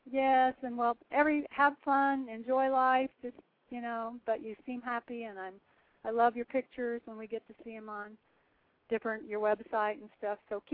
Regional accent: Fort Collins, Colorado, United States; I'm from Fort Collins, Colorado, Ryan Sutter's hometown.

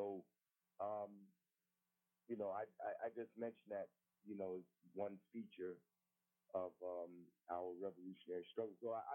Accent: Newark, New Jersey, United States; She grew up in Newark. I grew up in Newark. In fact, at one time we lived literally in the same neighborhood. We lived down the street from one another on West End Avenue.

